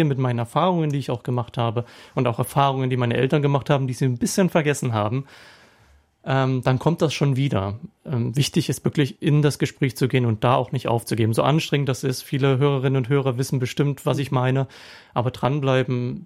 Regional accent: Dresden, Saxony, Germany; Ja, also auch in der Gegend, in der ich groß geworden bin. Ich bin im Süden am Stadtrand von Dresden groß geworden.

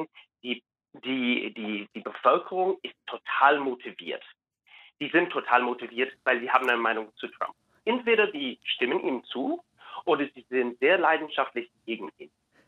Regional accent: United States; das wissen wir alle, als Wähler, als Amerikaner

